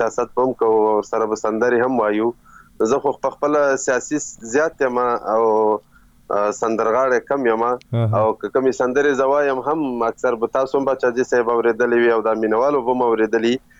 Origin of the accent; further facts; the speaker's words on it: Chaman, Balochistan, Pakistan; now in Mardan, Pakistan; اصلا خو زه یم د چمن یم، د کوټې چمن یم، شل کاله مې دغلته اوسو.